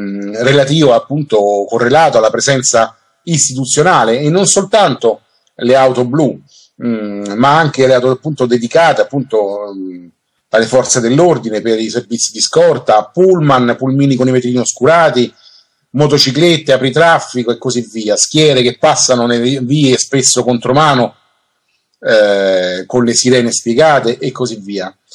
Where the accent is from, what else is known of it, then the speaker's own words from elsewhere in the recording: Rome, Lazio, Italy; io come romano